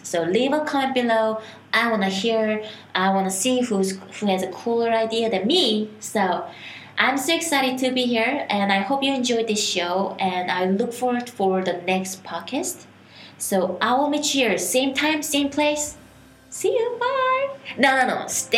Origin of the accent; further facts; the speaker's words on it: South Korea; English is a second language; now in United States; I was growing up in Korea. We do have a four seasons, like spring, summer, fall, and winter.